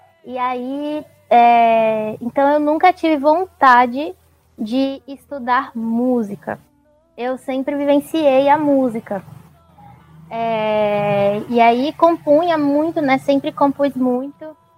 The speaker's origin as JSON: {"language": "Portuguese", "region": "Bahia", "country": "Brazil", "tie": "born or raised there", "also_born_or_lived": "Brasília / Santa Catarina", "said": "Eu nasci em Brasília, mas eu me criei na Bahia, e aí, mais crescida, comecei minha carreira em Santa Catarina, então, tipo, eu sou nascida em Brasília, ao mesmo tempo tenho um coração baiano, e sou uma artista catarinense."}